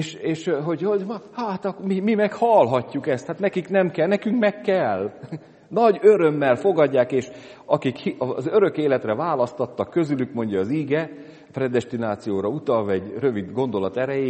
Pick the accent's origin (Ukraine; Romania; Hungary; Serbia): Hungary; csak mi magyarok vagyunk